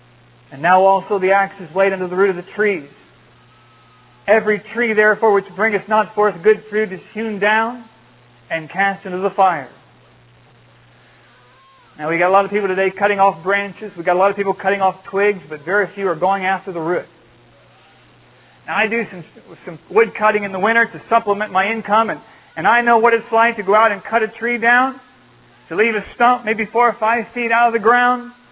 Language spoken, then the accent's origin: English; Ohio, United States; I was from Ohio, and pride, proud, my heart, calling back home, writing.